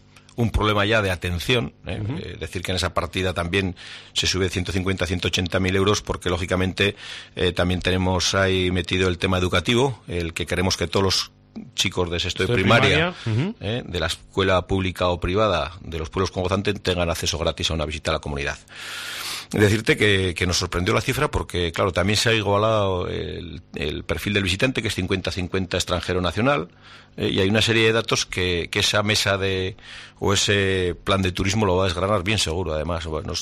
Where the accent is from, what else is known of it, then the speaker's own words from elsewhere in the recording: Fustiñana, Navarre, Spain; el de Fustiñana, que es mi pueblo, en el monte no puede hacer un desarrollo